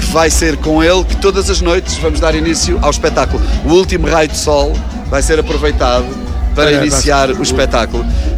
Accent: Mogadouro, Bragança, Portugal; a gente vem de Mogadouro, onde a pronúncia é diferente, o sotaque é diferente.

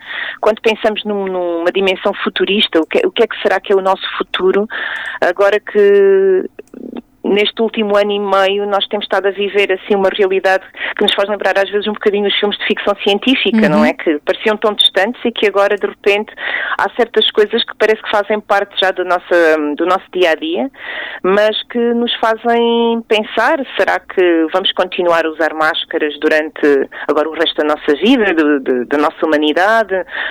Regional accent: Algarve, Portugal; eu sou natural do Algarve

